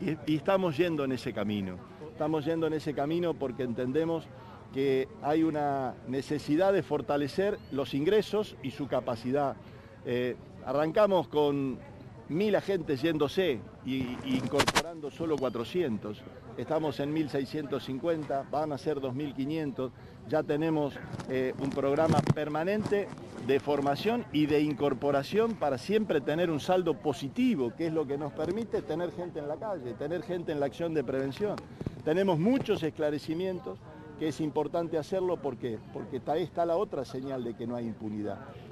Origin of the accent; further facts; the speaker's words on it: Santa Fe, Argentina; Hoy nos toca a nosotros como santafesinos